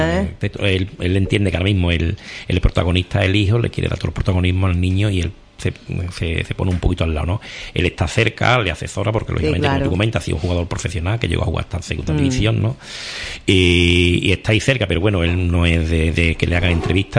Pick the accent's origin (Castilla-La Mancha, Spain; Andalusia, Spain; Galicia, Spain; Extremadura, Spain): Andalusia, Spain; Lebrija; Somos de Lebrija, un pueblo de la provincia de Sevilla.